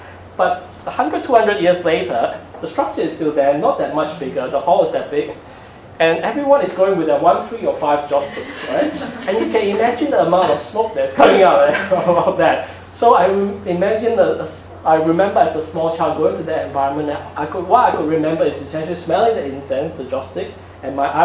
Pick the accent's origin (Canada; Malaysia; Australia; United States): Malaysia; I grew up in Malaysia